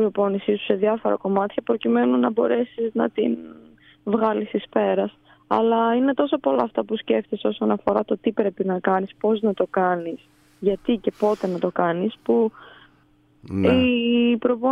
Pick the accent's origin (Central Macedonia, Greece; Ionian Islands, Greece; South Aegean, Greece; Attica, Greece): Central Macedonia, Greece; Thessaloniki; Εγώ κατάγομαι από τη Θεσσαλονίκη, μεγάλωσα στη Θεσσαλονίκη.